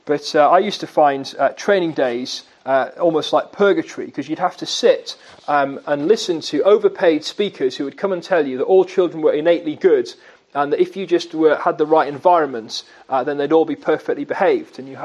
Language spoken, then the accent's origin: English; Wilstead, East of England, United Kingdom; But she came as an incomer, and my relatives were there true born. So there I can say I'm more from Wilstead than she is.